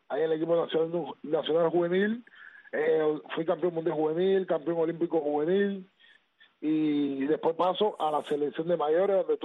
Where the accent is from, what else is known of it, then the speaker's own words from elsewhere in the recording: Camagüey, Cuba; born there; Yo nací en el barrio, en Camagüey, el barrio Florirán Quirós, nací ahí.